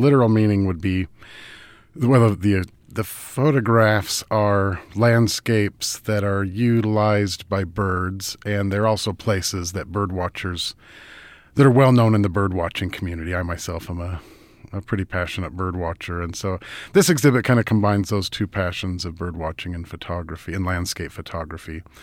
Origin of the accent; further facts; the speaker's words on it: Idaho, United States; I grew up in Idaho, and I was interested in nature.